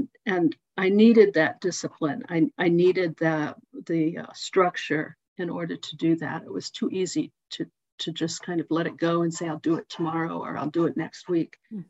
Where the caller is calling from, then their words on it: Massachusetts, United States; I just wanted to say mostly that I come all the way from Massachusetts, so I can only be with you by Zoom.